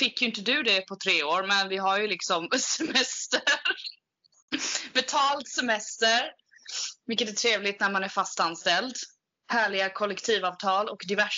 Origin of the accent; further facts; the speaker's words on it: Kalmar, Kalmar County, Sweden; jag cyklade ju många år eftersom jag kommer från Kalmar och har ju cyklat där